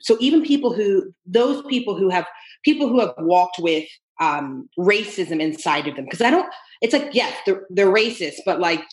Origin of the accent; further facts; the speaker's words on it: Texas, United States; I grew up in Texas. It was not in my history books.